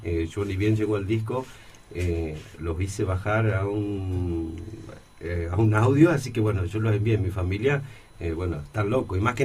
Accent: Chubut, Argentina; de donde vengo yo también, porque la mayoría de los … de la costa, decimos siempre, venimos de Bahía Camarones y Bahía Bustamante. Son dos lugares que están muy cerquita.

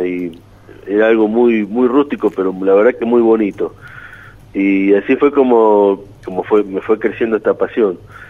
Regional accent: Lincoln, Buenos Aires Province, Argentina; Nosotros allá en Lincoln, en mi pueblo, en la provincia de Buenos Aires, teníamos campo, o sea, mi padre era nacido en el campo

